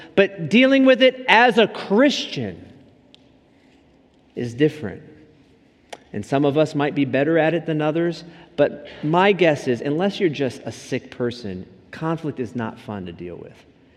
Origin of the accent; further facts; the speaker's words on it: Washington, District of Columbia, United States; also born or lived in Upstate New York / Deerfield, Illinois; You know, I grew up in Washington, D.C. to a military family from a Minnesota farm boy. You deal with conflict a certain way in that family. Then I moved to upstate New York in the mountains.